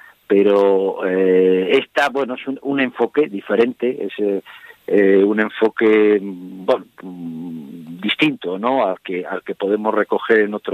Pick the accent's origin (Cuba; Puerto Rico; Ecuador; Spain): Spain; Castile; Yo soy castellano de pura cepa.